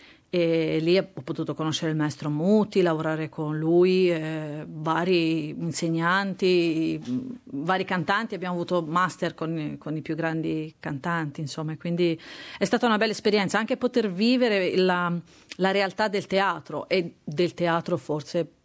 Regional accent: Tuscany, Italy; Io, essendo toscana, quindi mi sento un po' ambasciatrice

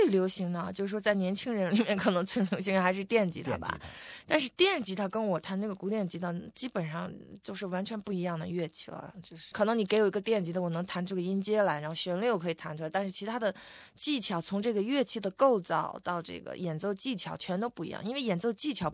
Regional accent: Beijing, China; 我是北京出生，在胡家楼中心小学，在胡家楼那一块

